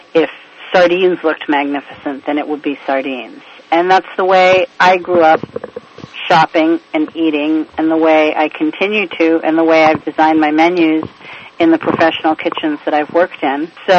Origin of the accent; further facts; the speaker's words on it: Beirut, Beirut Governorate, Lebanon; also born or lived in Cyprus / Spain / France / Italy; I grew up in Beirut, spent time in Cyprus, we spent time in Spain, we spent time in France, and primarily in Italy, where my parents bought a house and we really put down some roots.